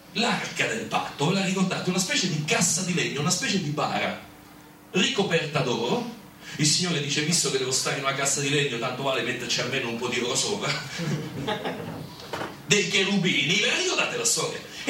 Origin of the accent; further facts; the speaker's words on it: Rome, Lazio, Italy; now in Naples, Italy; io vengo da Napoli, ho un'opera lì. Sono romano in realtà, ma trasferito a Napoli per volontà di Dio da circa 4 anni e spero di rimanere là per tutta la mia vita